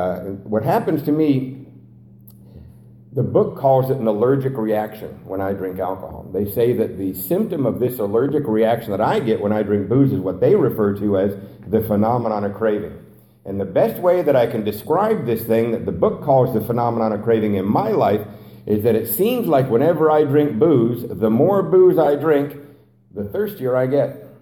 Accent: Covina, California, United States; I'm from Covina, right? 4 hours away.

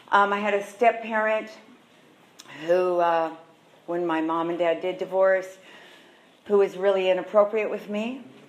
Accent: Santa Barbara, California, United States; from Santa Barbara.

